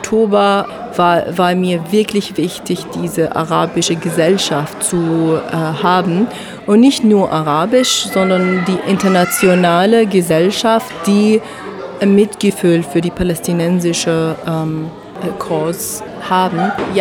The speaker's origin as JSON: {"language": "German", "country": "Jordan", "tie": "born or raised there", "said": "mein Vater aus Ramla und meine Mutter aus Gaza. Aber ich bin in Jordanien aufgewachsen."}